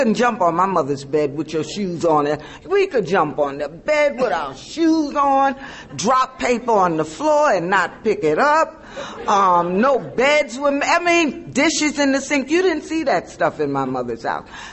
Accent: New York, United States; And as I said, yes, I was born and bred in Harlem. I'm an only child.

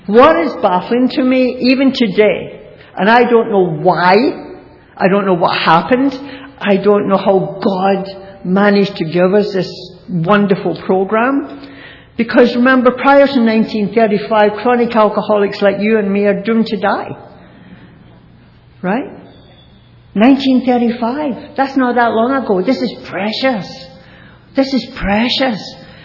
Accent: Glasgow, Scotland, United Kingdom; born there; I was born in Glasgow, Scotland. I was born into a good Catholic family, really good moral living family.

